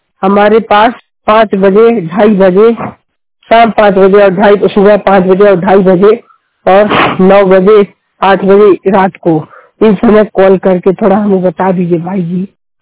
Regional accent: Maharajganj, Uttar Pradesh, India; और मैं गोरखपुर महाराजगंज से बिलोंग करता हूँ।

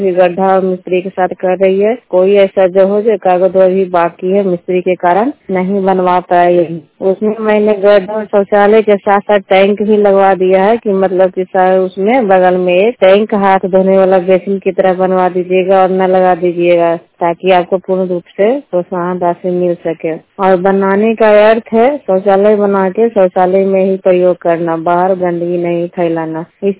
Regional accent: Gangta, Bihar, India; मैं गंगता गांव से हूँ, बसनेवा पंचायत थरमा प्रखंड जिला नालंदा का निवासी हूँ।

